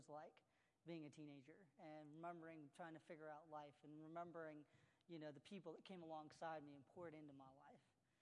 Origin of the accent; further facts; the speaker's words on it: India; born there; I was born in India, and I was born with a leg deficiency that caused my legs not to fully grow out.